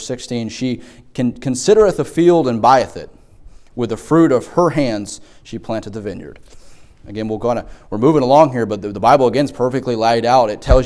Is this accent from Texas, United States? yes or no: no; North Dakota, United States; I'm from North Dakota. We did a little bit of farming up there, and I understand a little bit how that works.